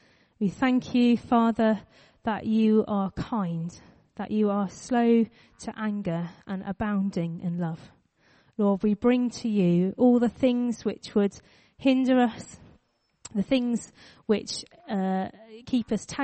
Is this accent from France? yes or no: no; United Kingdom; I am British and I don't like it.